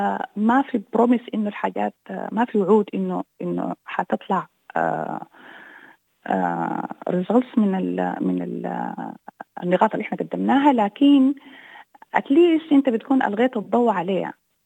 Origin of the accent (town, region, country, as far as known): Sudan